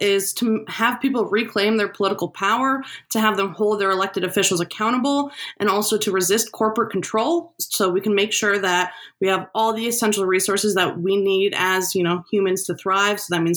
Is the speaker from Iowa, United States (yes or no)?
yes; Rockwell City, Iowa, United States; So I grew up in Rockwell City, Iowa, which is where I still live. I've never moved away. It's pretty rural, about 1,400 people, if you don't count the prison population.